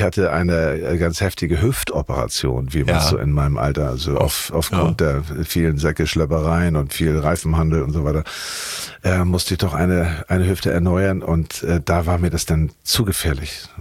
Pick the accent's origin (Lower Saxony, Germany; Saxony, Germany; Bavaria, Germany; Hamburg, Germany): Hamburg, Germany; also born or lived in Ahrensburg; Wandsbek war meine Schule. Ich bin geboren in Barmbek Süd, was ja auch als Beverly Hills von Barmbek gilt.